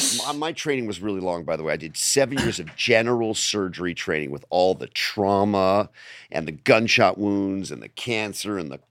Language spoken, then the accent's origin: English; California, United States; So I grew up in the Valley.